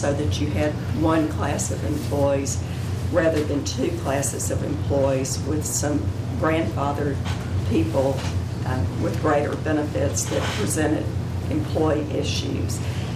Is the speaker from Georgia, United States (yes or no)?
no; Austin, Texas, United States; I'm from Austin, Texas.